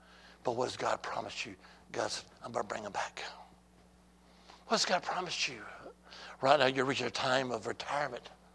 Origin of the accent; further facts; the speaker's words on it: Alabama, United States; I'm from the Holy Land. I am. Alabama.